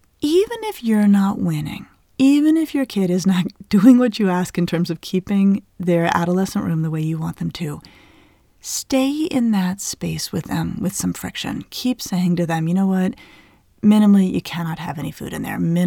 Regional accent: Colorado, United States; my mother's an extraordinary cook, and I grew up in Colorado in the Southwest.

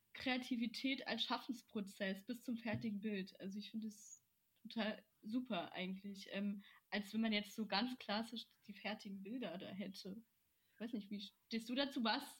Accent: Berlin, Germany; denn ich bin ja Berlinerin und bin auch öfter mal da.

